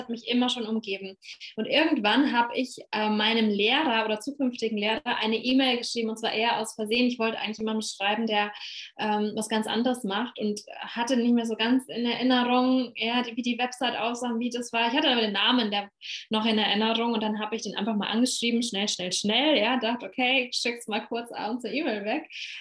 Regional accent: Bavaria, Germany; So, ich komme aus dem schönen Bayern. Da bin ich aufgewachsen und habe da irgendwie auch wieder hingefunden.

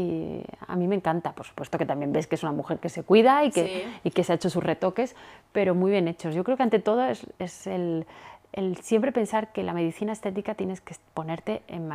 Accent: Spain; Irina es rusa y yo soy española.

